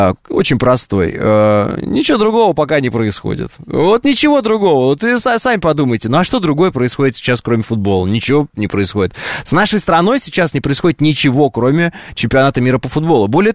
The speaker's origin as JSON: {"language": "Russian", "country": "Russia", "said": "мне говорили, вы откуда? Я говорил, из России."}